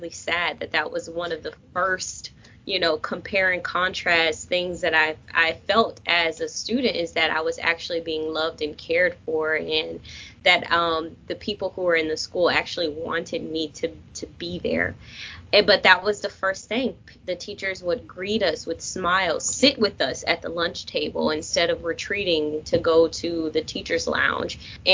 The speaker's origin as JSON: {"language": "English", "town": "Jacksonville", "region": "Florida", "country": "United States", "tie": "born or raised there", "said": "I grew up in Jacksonville, Florida, and on the east side of Jacksonville"}